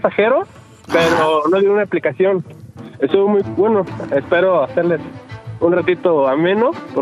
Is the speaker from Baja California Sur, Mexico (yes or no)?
yes; La Paz, Baja California Sur, Mexico; also born or lived in Mexico City; Yo soy de aquí, de la Ciudad de México, nada más que viví muchos años desde chico en Baja Sur, en La Paz.